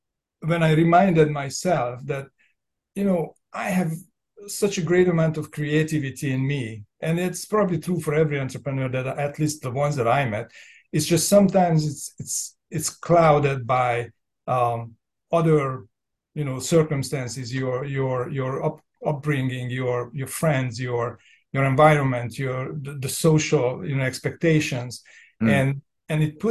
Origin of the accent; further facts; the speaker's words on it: Hungary; moved away as an adult; now in United States; So I'm from Hungary. I was born and raised in Hungary. I moved to the United States in 97 when I was 27